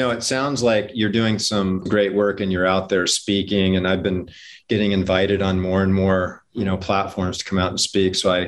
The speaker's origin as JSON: {"language": "English", "region": "Hawaii", "country": "United States", "tie": "born or raised there", "said": "I grew up in Hawaii."}